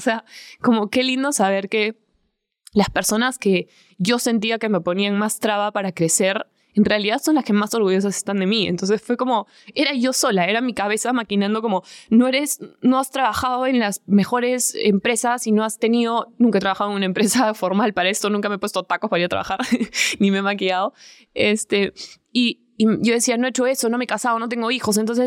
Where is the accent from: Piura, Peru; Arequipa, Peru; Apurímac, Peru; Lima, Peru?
Arequipa, Peru; fui a Arequipa, porque soy de Arequipa, para los que no saben